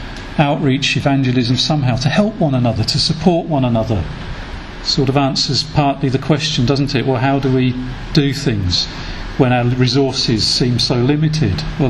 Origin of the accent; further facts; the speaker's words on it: United Kingdom; one thing we had that a lot of European churches didn't have was money that we could help them with and provide resources for them. But one thing that a lot of these churches in Europe had that I thought us in Britain needed to learn from